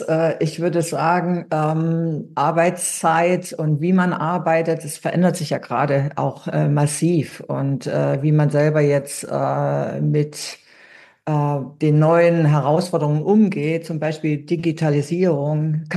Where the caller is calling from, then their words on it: Berlin, Germany; Ich bin jetzt aus Berlin zugeschaltet, ja.